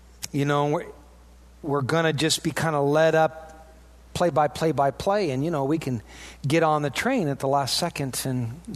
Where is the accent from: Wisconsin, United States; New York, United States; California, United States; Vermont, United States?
Wisconsin, United States; I mean, we're from Wisconsin.